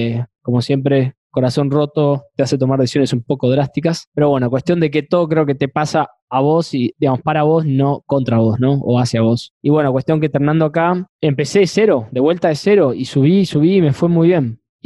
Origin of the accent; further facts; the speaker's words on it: Argentina; now in Houston, United States; yo soy originalmente de Argentina, pero vivo en Texas hace ya 10 años